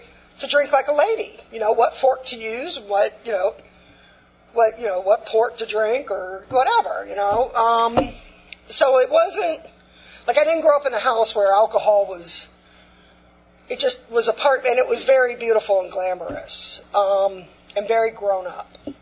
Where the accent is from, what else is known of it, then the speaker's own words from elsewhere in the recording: Fort Lauderdale, Florida, United States; I grew up down in Fort Lauderdale.